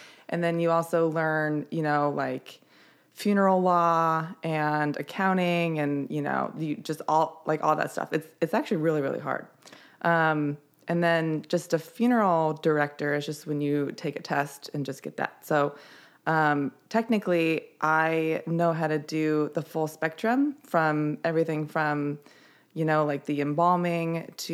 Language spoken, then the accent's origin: English; Mesa, Arizona, United States; born there; also born or lived in Tempe / Scottsdale; I was born in Mesa, and then I lived in Tempe and Scottsdale when I went to college, so when I went to ASU.